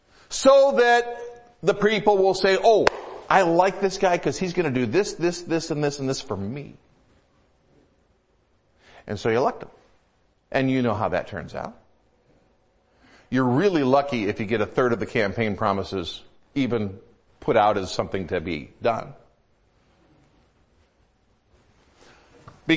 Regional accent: United States; I'm an American saying this.

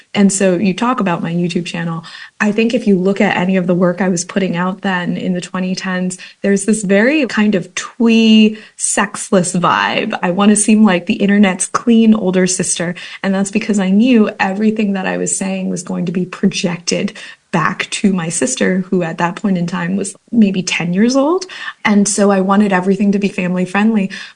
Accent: Kansas, United States; also born or lived in New Jersey; I grew up in Kansas, so there was definitely 5 years of repression through being in the buckle of the Bible Belt

